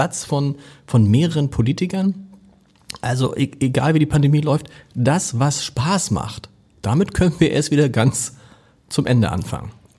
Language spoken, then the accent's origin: German; Hamburg, Germany; als Hamburger würde man immer sagen